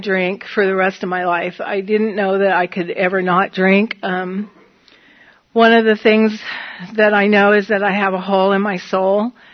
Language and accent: English; Reedley, California, United States; We did move back to my hometown, and I lived in a small town, and I worked, and there was this little place on Main Street. It was Reedley, California. There were about 12,000 people there